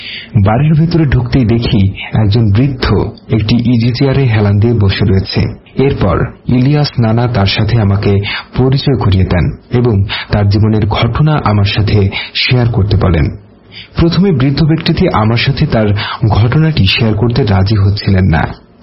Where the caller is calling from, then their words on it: Dhaka, Dhaka Division, Bangladesh; আমি ঢাকার বনশ্রী এলাকা থেকে লিখছি। আমি বর্তমানে ঢাকার এক সুনামধন্য কলেজে ইন্টার ফার্স্ট ইয়ারে অধ্যয়নরত রয়েছি।